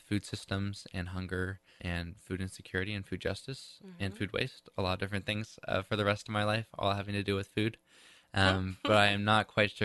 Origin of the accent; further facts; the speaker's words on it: Palo Alto, California, United States; moved away as an adult; So I grew up in the Bay Area, in Palo Alto in particular, and I moved to Washington when I went to school, to university. And so I went to University of Puget Sound, just across the water in Tacoma